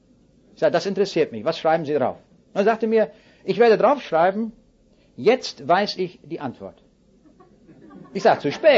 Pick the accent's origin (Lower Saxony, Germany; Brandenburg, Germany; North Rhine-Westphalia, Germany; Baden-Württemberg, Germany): North Rhine-Westphalia, Germany; Stellen wir uns vor, bei uns im Siegerland, da oben in Westfalen, da gibt es eine riesige Talbrücke